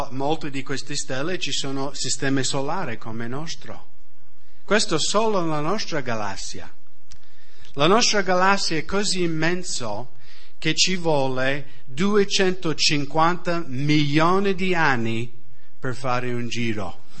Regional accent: United States; Italian is a second language; io mi ricordo quando ero bambino negli Stati Uniti, si usa tanto i bambini ragazzi in estate di dormire in sacco nel proprio giardino. Magari in Italia sembra una cosa un po' sciocco.

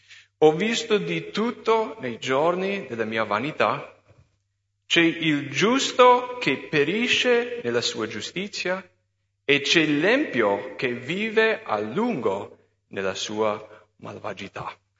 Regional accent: United States; Italian is a second language; moved away as an adult; now in Italy; Io sono americano, quando sono venuto qua ho dovuto fare la patente italiana

